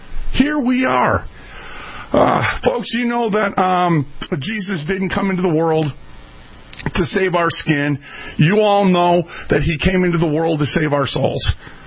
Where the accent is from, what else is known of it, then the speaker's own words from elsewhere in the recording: Minneapolis, Minnesota, United States; I'm from North Minneapolis.